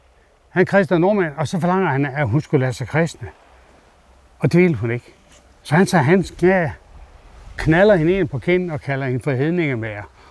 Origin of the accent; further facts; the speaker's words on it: Sejrø, Zealand, Denmark; jeg er født og opvokset her på Sejrø. Herude, jeg er født ude i den nordøstre ende af Kongstrup, ude på Kongstrup Mark.